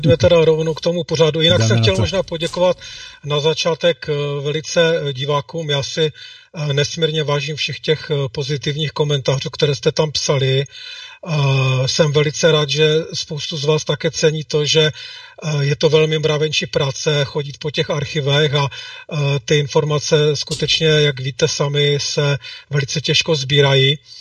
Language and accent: Czech; Moravian-Silesian Region, Czechia; accent: Ostrava; budu česky mluvit, po ostravsky tedy.